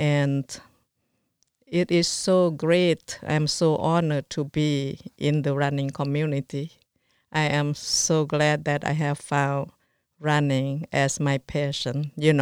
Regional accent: Laos; English is a second language; moved away; we came from Laos with really nothing.

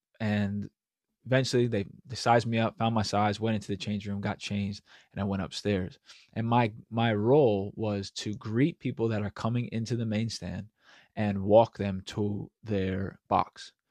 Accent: New York, United States; hey, listen … I'm from New York and I'm over here for pursuing football.

